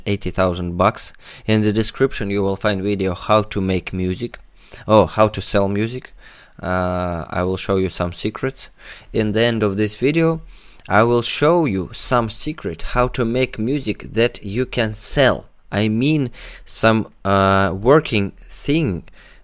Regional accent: Russia; English is a second language; Sorry for my English. I'm from Russia.

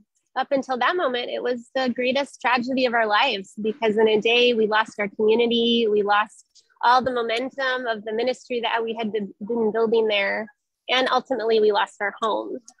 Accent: Washington, United States; also born or lived in Northern Idaho; So our family is Russian-speaking, but we also have, I'm from the United States, was born and raised in Washington State, Northern Idaho.

